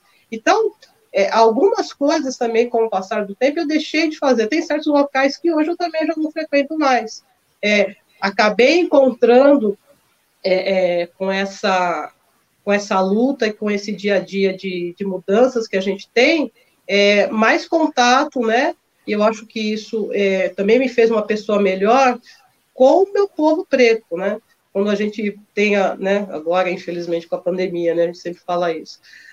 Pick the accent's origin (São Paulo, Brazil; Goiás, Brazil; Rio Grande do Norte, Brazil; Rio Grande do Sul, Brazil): São Paulo, Brazil; eu cresci aqui na Brasilândia, né? Na verdade, nasci na liberdade, né?